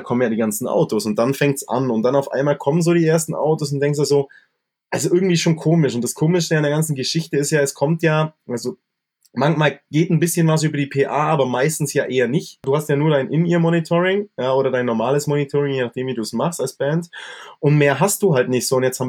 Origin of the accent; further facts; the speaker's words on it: Bavaria, Germany; Das ist ja bei uns im Allgäu auch so.